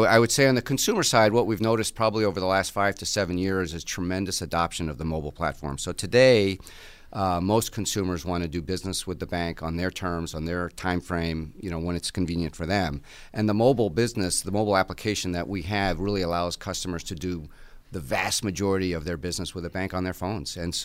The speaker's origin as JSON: {"language": "English", "region": "Connecticut", "country": "United States", "tie": "born or raised there", "lives_now": "Buffalo, United States", "said": "I grew up in Connecticut and ended up starting with the Legacy Fleet Bank in Connecticut, and spent a number of years in Connecticut"}